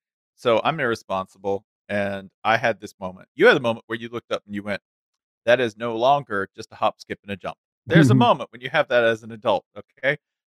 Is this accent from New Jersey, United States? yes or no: no; Tennessee, United States; this is how you know I'm from Tennessee.